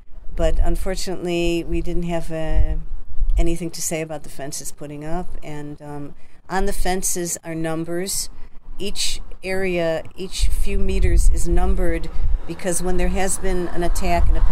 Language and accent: English; Southern District, Israel; my family came first to Israel in 1823, and as a young girl in Tzfat, I grew up in the Negev in a religious kibbutz.